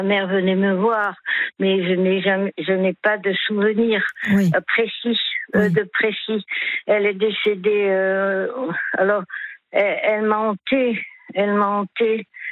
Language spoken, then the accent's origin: French; Prague, Czechia; je suis née en fait à Prague